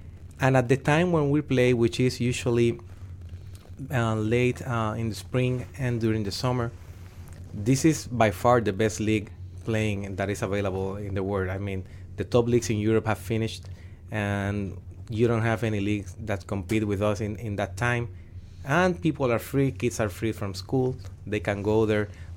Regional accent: San Germán, Puerto Rico; I am from San Germán, which is in the southwest part of the island.

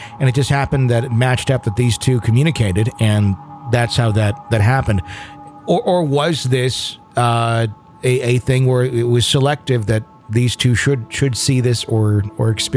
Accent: Branson, Missouri, United States; Where are you from? And I said, Branson. They're like, where is that? So it's in Missouri.

